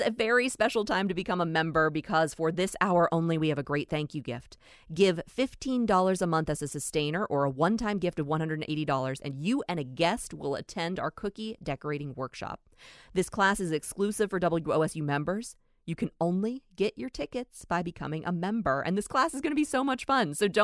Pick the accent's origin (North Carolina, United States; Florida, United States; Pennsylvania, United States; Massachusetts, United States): Pennsylvania, United States; Pittsburgh; I am from Pittsburgh, born and raised, and that is a Pittsburgh tradition